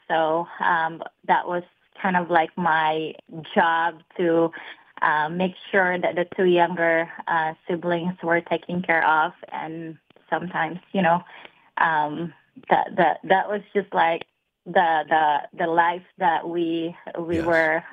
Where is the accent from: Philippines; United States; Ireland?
Philippines; Cebu, Central Visayas; I grew up in Cebu, Philippines. I grew up near a dump site